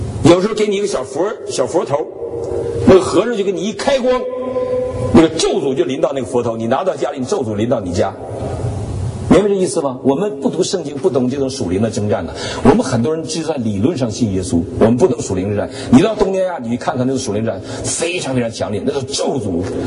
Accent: Northeast China, China; 有的，有的，我们东北人都知道的。

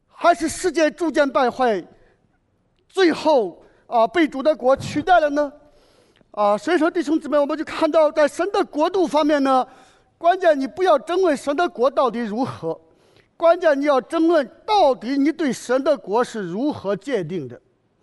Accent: China; 我们中国人一般把天国局限在哪个地方呢？

